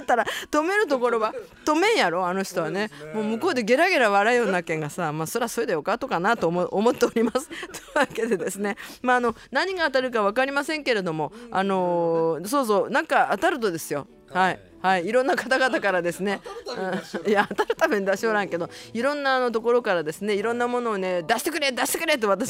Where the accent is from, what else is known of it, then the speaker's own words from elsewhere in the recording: Ishikawa, Japan; 私の地元石川県